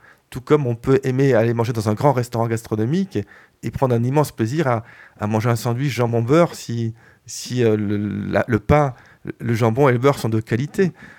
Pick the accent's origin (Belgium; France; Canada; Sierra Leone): Belgium; Oui, parce que je suis belge.